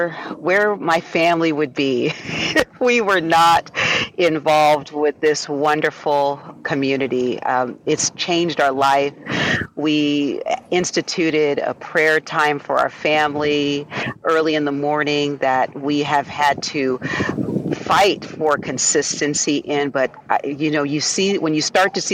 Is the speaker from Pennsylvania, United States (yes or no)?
no; Tacoma, Washington, United States; I'm in the water, well, at the water, Rest in Place, Washington, but I'm hailing from Tacoma, Washington.